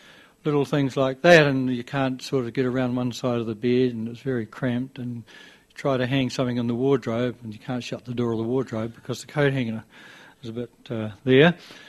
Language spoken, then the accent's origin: English; Christchurch, Canterbury, New Zealand; now in Wellington, New Zealand; I was born and bred in Christchurch, so I'm a bit of a renegade, gone away, but it's great to be back in the South Island.